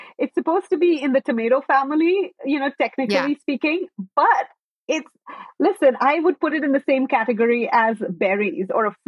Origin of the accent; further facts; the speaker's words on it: India; now in United States; Because my family is from India. And even though I was born in the US, I grew up for many years, my childhood years, I would say, I grew up in India.